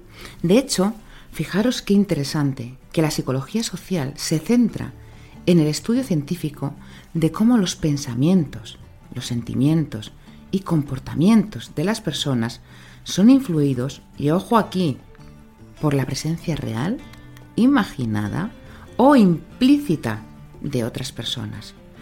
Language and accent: Spanish; Spain; Somos de España, pues me identifico con ser español.